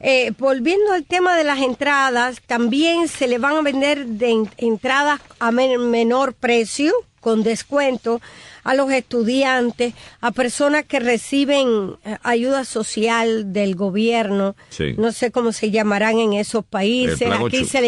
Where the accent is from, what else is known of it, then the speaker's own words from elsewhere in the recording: Santiago de las Vegas, Havana, Cuba; Donde vive la gente buena de Santiago de las Vegas. Sí. Debe decirle que mi pueblo